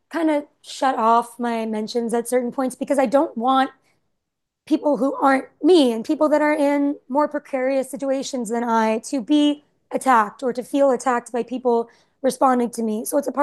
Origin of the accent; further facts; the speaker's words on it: United States; I'm American too, and I'm staying.